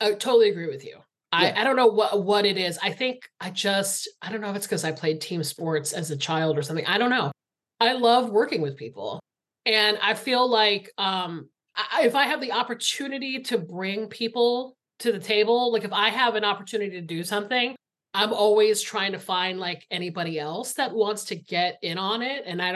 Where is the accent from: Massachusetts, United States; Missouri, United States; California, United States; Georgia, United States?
Georgia, United States; You know, I grew up in Georgia, which is very close to Florida.